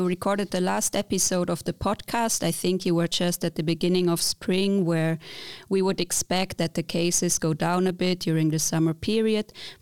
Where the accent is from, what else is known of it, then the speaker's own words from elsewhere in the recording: Germany; English is a second language; I'm originally from Germany, but have traveled quite a bit around the world since I finished my veterinary degree.